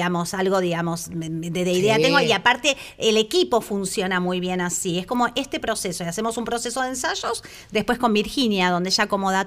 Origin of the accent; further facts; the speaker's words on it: Argentina; Soy una groupie argentina